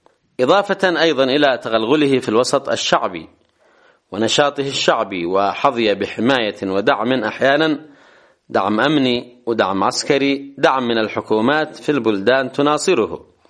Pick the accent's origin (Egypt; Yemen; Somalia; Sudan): Yemen; سواء عندنا في اليمن أو في السعودية